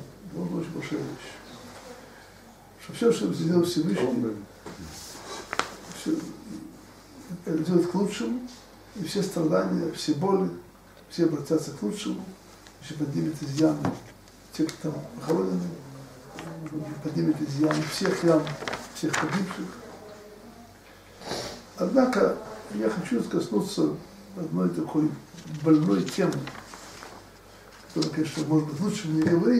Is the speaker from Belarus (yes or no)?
yes; Slonim, Grodno Region, Belarus; Я сам был уроженцем Слонима, помню его, 20 лет назад, это был Слоним.